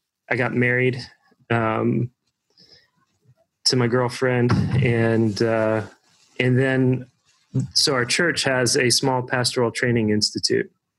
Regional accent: Evansville, Indiana, United States; So I grew up in Evansville, Indiana. Evansville is a city of about 200,000 to 300,000 people down on the Ohio River, right on the border of Indiana and Kentucky.

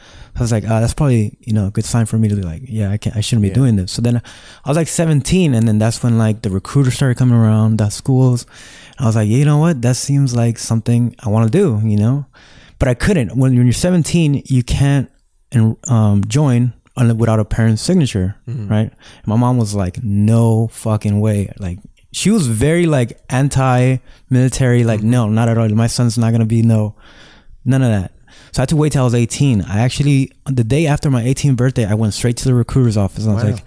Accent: Los Angeles, California, United States; I grew up right here in Echo Park, you know. So it wasn't the Echo Park you see now.

